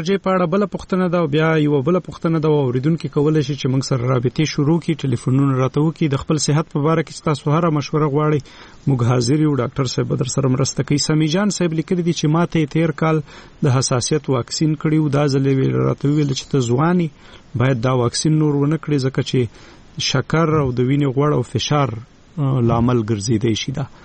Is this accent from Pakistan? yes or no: yes; Khyber Pakhtunkhwa, Pakistan; زه د وزیرستان یم